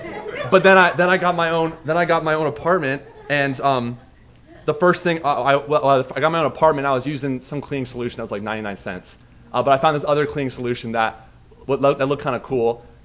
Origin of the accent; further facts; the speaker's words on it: Scotland, United Kingdom; We're Scottish, and Scottish are known to be cheap, so maybe that's why.